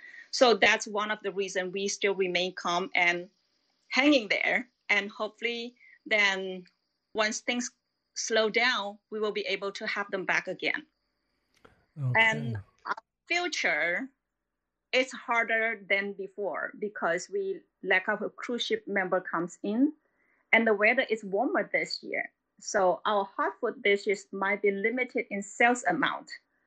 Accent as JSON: {"language": "English", "country": "China", "tie": "born or raised there", "also_born_or_lived": "Vietnam", "second_language": "English", "said": "because I was born in Vietnam, raised in China, but my home actually was in between the country. So it's right at the border."}